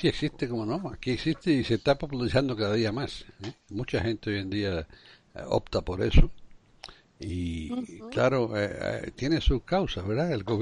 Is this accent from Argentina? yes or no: no; Cuba; igual que en la Cuba que yo crecí, en la Cuba republicana